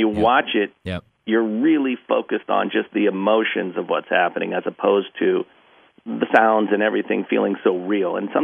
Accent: East Coast, United States; I grew up on the East Coast, but my father had an amazing record collection.

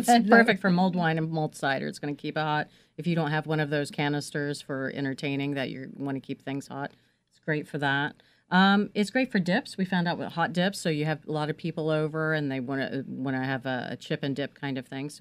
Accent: West Virginia, United States; So I'm a cornbread girl, and she's Miss Sandwich Bread.

